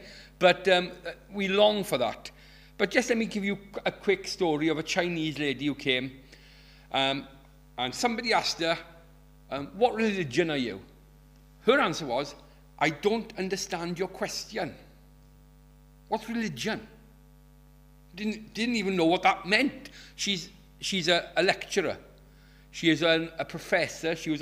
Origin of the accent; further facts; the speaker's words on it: Llanelli, Wales, United Kingdom; I'm from Llanelli. Don't hold that against me.